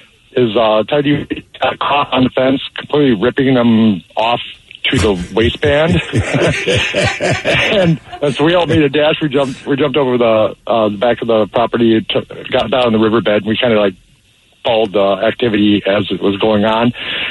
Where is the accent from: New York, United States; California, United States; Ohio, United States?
New York, United States; When I grew up in Wego, New York, you might know where that is.